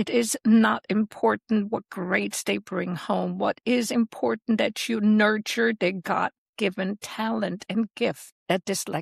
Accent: Switzerland; growing up in Switzerland

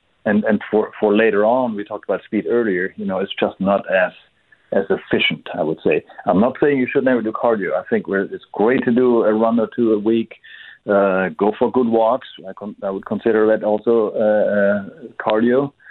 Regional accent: Germany; English is a second language; I'm from Germany, as probably some people have noticed on my accent. I still didn't get rid of it all.

